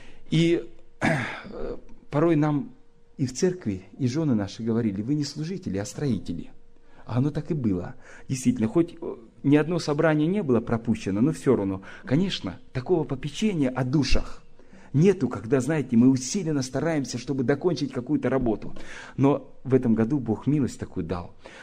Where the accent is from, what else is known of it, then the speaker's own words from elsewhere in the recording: Kansk, Krasnoyarsk Krai, Russia; Я из Канска.